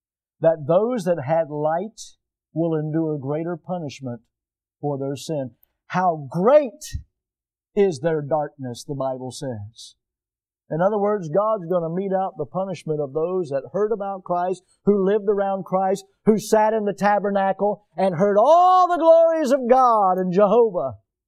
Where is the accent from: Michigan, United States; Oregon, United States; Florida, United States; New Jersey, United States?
Florida, United States; Milton; I'm so thankful that I was born and raised here in Milton, Florida, and that my mom and dad got saved and started taking us to church over at Baghdad.